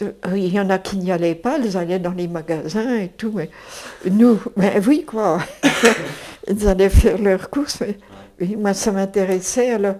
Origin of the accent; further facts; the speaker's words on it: Dijon, Bourgogne-Franche-Comté, France; De Dijon, je suis